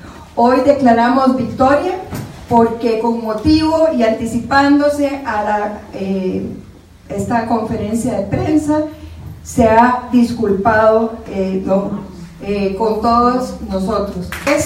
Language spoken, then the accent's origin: Spanish; Costa Rica; que defiende eso que somos los seres costarricenses